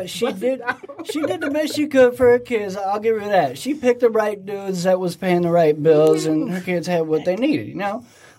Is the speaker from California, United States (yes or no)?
yes; Fresno, California, United States; But I was 6 years old, and I grew up in California in downtown Fresno.